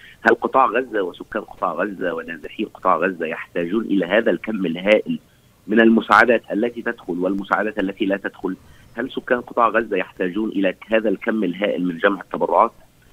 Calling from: Cairo, Cairo Governorate, Egypt; يسعدني ويشرفني أن أنا أكون معكم من القاهرة

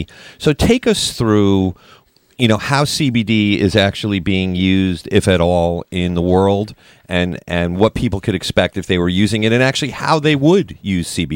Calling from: Bethel, Connecticut, United States; Yes, I'm calling from Bethel, and I'm in an iron lung.

